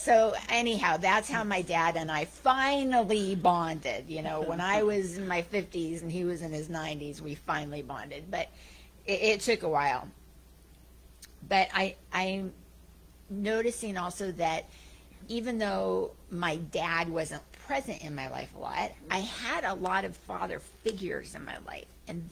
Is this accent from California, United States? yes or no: yes; California, United States; I grew up in Northern California.